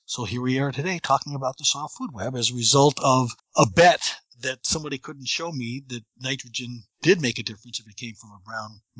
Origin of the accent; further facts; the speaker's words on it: New York, United States; I grew up in New York in a very ritzy community, but I grew up on a farm situation in a sense.